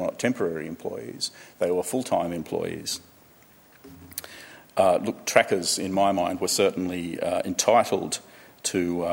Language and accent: English; Dubbo, New South Wales, Australia; I grew up in Dubbo, and despite knowing a lot of Aboriginal kids at school, no one really talked about the Aboriginal history of Dubbo, except for Tracker Riley.